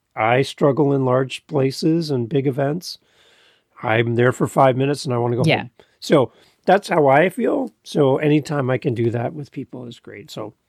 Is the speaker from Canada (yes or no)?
yes; Canada; As a Canadian listening with my Canadian version of English, I love listening to yours.